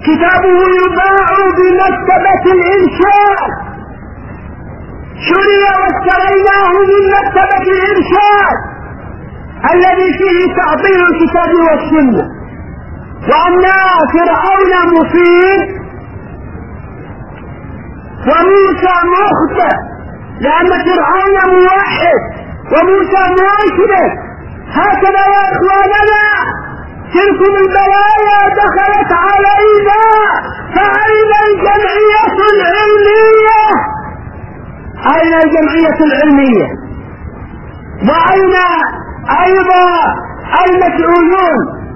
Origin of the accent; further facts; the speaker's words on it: Taiz, Taiz Governorate, Yemen; ويباع عندنا بتعز